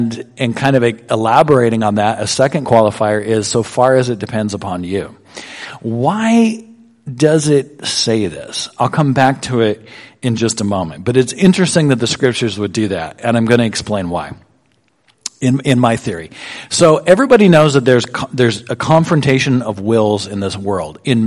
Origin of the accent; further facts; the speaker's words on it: Montana, United States; I started going to this community youth group in the community that I grew up in Western Montana.